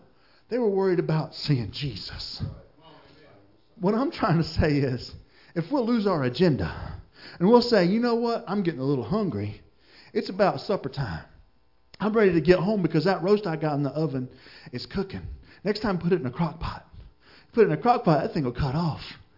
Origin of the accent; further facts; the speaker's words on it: Florida, United States; Listen, I was born and raised in Florida